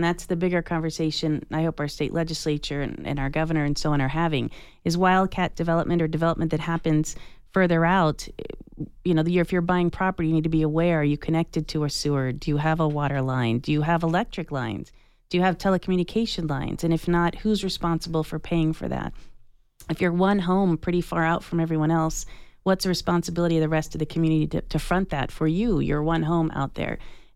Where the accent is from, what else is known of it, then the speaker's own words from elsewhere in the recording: Tucson, Arizona, United States; I'll say I grew up here in Tucson water customer for, gosh, more than 40 years.